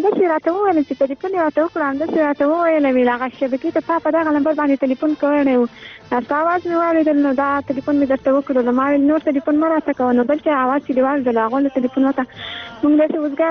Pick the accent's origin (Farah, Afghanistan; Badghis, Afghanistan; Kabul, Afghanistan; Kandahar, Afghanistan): Farah, Afghanistan; نو موږ د فرا ولایت یو